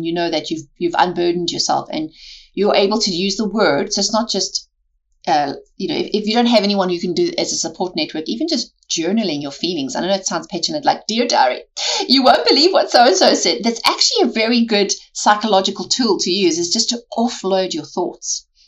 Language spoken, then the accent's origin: English; South Africa; I grew up in South Africa and ice skating is not a thing there. There's no rinks.